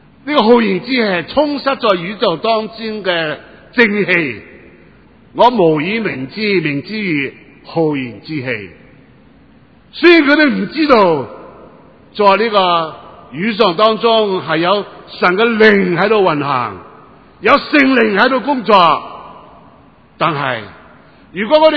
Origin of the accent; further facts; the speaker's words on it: China; 你知道我哋中國人有幾個名句喎